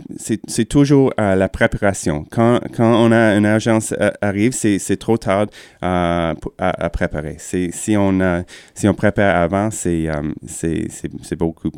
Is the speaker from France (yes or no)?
no; Windsor, Ontario, Canada; quand j'ai grandi à Windsor et personne n'a les pneus d'hiver là-bas.